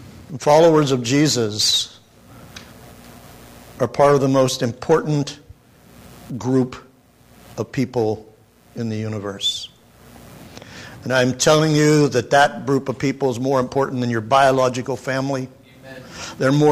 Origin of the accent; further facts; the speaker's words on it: United States; born there; Man, am I glad I was born in America.